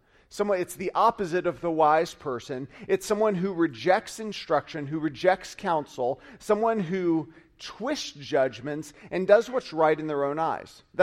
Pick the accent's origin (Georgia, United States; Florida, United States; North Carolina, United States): Georgia, United States; now in Australia; I remember as a kid growing up in Georgia, we had something that isn't experienced often here, which is rain.